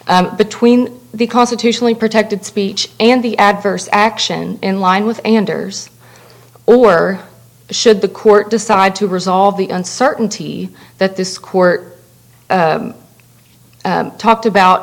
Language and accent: English; Grayson, Kentucky, United States; I'm from Grayson, Kentucky